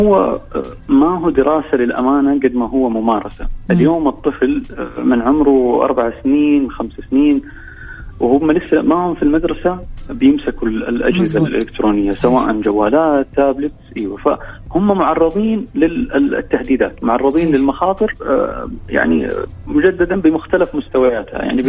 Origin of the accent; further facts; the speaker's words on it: Saudi Arabia; إنه عندنا في السعودية باختلاف طبعا كل المؤتمرات